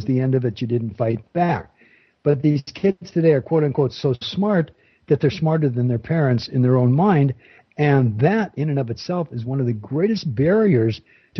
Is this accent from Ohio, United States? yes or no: no; Bell, California, United States; You know, I come from a world, and I was brought up in the Los Angeles area. As a matter of fact, I came from the most famous city in Southern California.